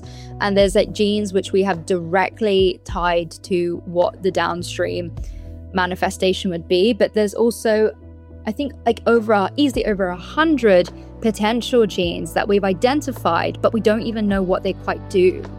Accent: United Kingdom; running to the loo, as we like to say as a Brit

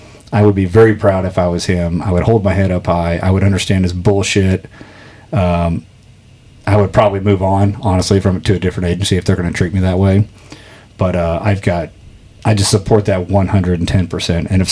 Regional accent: Texas, United States; Do you want to compliment my hat that I'm from Texas?

